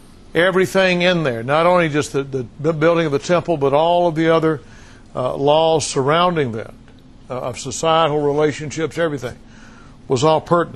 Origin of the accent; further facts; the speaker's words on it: the South, United States; I love hymns. I was born and raised in the South. Y'all probably couldn't tell, could you? But I was raised on hymns.